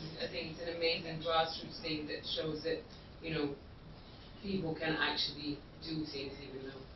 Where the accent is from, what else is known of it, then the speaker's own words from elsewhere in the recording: Serbia; I'm from Serbia